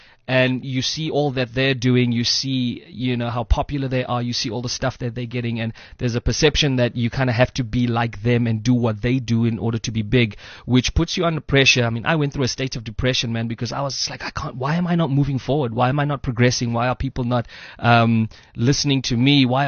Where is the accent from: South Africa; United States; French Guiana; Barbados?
South Africa; Mthatha, Eastern Cape; I come from Mthatha in the Eastern Cape